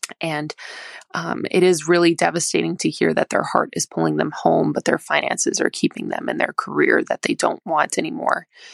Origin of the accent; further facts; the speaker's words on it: Wisconsin, United States; I'm from Wisconsin